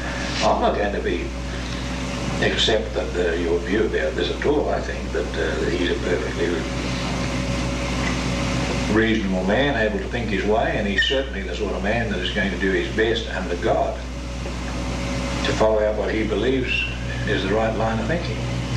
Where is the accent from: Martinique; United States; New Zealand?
New Zealand; now in England; When I came over from New Zealand to England, I did.